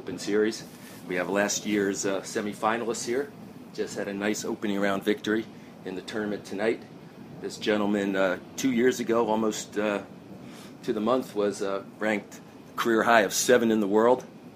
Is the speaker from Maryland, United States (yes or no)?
yes; Baltimore, Maryland, United States; I'd like to acknowledge my hometown, also 1300 in Baltimore.